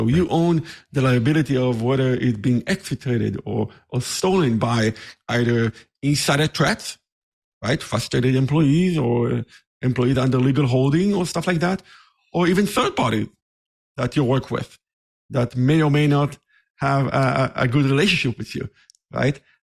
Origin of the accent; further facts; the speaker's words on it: Israel; English is a second language; moved away as an adult; now in United States; So I'm originally from Israel, as you can tell by my accent. I've been in the state for about 8 years.